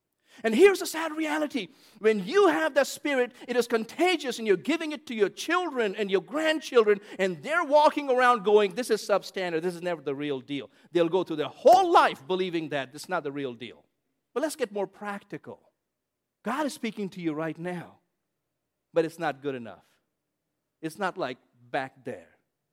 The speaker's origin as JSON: {"language": "English", "country": "India", "tie": "born or raised there", "said": "Hey, look, I grew up in India, where missionaries have been killed."}